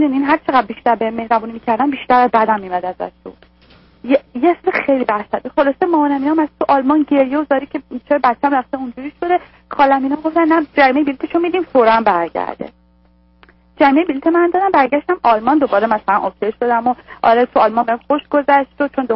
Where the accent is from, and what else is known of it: Iran; moved away as an adult; now in United States